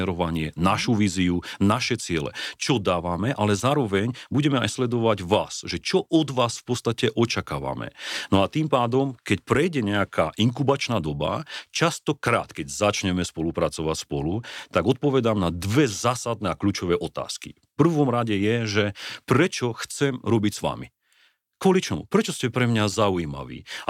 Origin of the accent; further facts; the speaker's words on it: Kežmarok, Prešov Region, Slovakia; ja som vyrastal pod Belianskými Tatrami, no. Potom sme vyrastali v Kešmarku. Strednú školu som mal v Banskej Bystrici